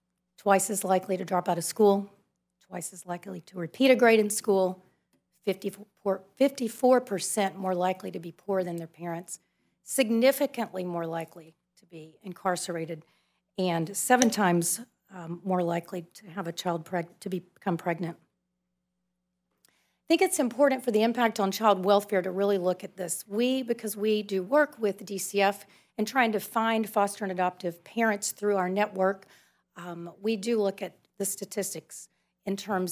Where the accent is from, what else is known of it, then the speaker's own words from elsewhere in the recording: Wauchula, Florida, United States; now in Tampa, United States; from Tampa. I'm really from Wachula.